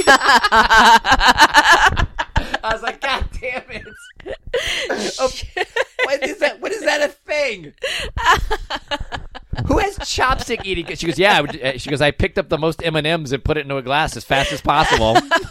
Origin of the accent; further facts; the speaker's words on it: Texas, United States; I'm from Texas. I didn't eat a lot of sushi when I was back home.